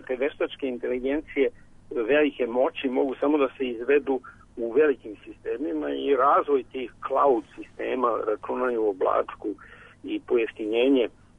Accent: Bor, Bor District, Serbia; Ja se sećam kad sam bio klinac nekada u Boru, ja sam iz Bora

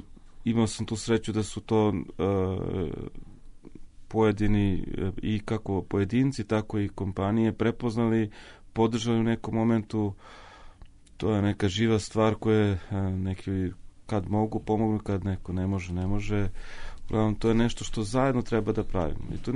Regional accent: Zrenjanin, Vojvodina, Serbia; Ja sam odrastao u Zrenjaninu

